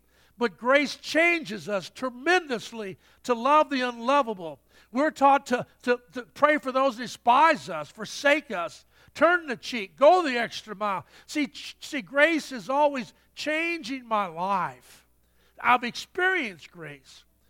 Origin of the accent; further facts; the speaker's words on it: Indiana, United States; also born or lived in St. Louis / Selma; I grew up in northern Indiana, many places. I was born in St. Louis.